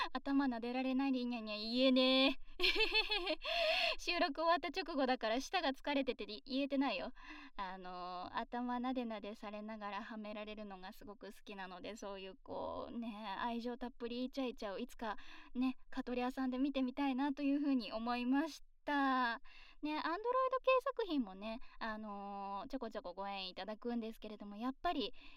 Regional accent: Kyoto, Japan; 深海生まれ京都育ち、声優として活動させていただいております、

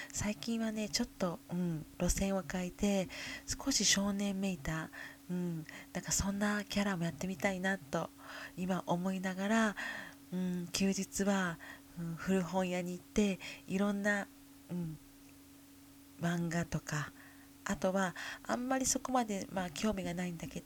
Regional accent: Kyoto, Japan; 私の出身は京都です。

